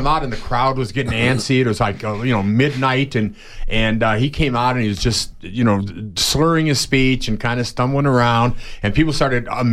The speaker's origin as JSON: {"language": "English", "town": "Los Angeles", "region": "California", "country": "United States", "said": "I mean, I'm from L.A., which is like sissy town."}